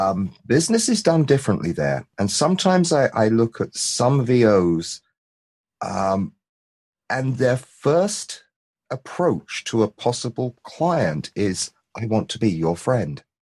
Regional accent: United Kingdom; now in United States; I'm a one-trick pony. I'm the Brit in America.

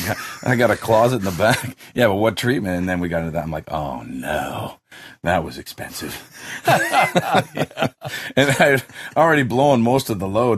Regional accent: Canada; because I'm Canadian.

